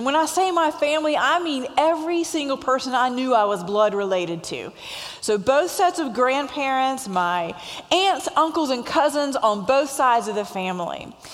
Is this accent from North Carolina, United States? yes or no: yes; Asheboro, North Carolina, United States; I am originally from Asheboro, North Carolina, and I am the youngest of four children. I have three older brothers.